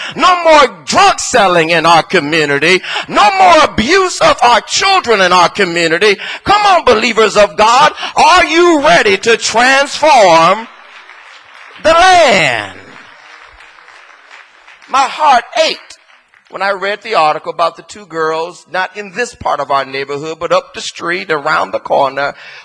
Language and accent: English; Los Angeles, California, United States; also born or lived in East Palo Alto / Trenton; I'm from South Central Los Angeles, although I went to school on another side of LA. I lived in East Palo Alto, although I went to school in Palo Alto. I made my way to Trenton, although I went to school in Princeton.